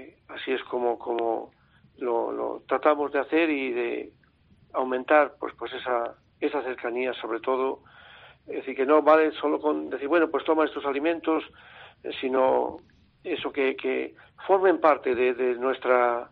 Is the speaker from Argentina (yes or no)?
no; Turcia, Castile and León, Spain; now in Benavides, Spain; Yo ahora vivo en Benavides, desde hace muchos, muchos años, pero yo soy natural de Turcia